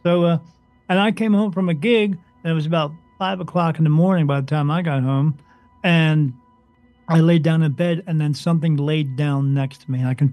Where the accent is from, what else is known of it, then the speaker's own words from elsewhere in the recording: New Jersey, United States; we lived in a town in New Jersey. I'm from New Jersey. That's where I learned to drive too, so don't drive near me.